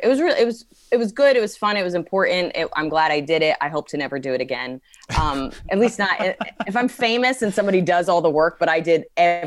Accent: United States; I think being an American, being a woman, having the few contacts and people know who I am

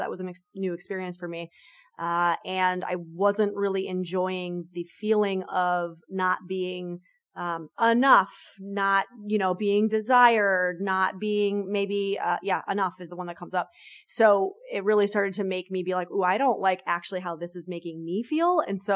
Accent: New York, United States; I'm a New Yorker. I say what I mean.

